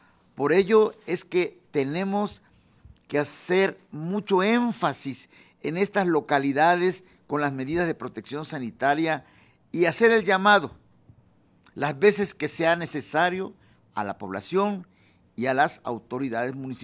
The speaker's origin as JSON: {"language": "Spanish", "region": "Veracruz", "country": "Mexico", "said": "Cada municipio es un equipo y todos, pero todos somos veracruzanos."}